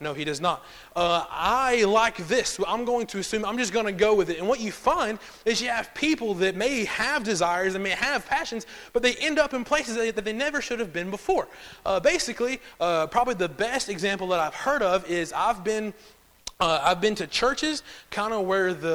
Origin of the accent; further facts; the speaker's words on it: Charlotte, North Carolina, United States; I know I'm from the city, I'm from Charlotte, but I picked on some of the southern ways, and I'm getting there, right?